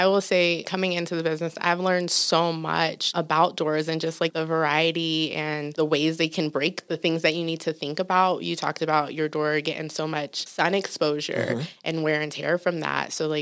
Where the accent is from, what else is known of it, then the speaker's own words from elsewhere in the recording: Atlanta, Georgia, United States; also born or lived in New York; now in Flagstaff, United States; I came out here from the East Coast, so I'm a New York born girl raised in Atlanta, and moved out here, got into NAU and graduated in 2013 and never left.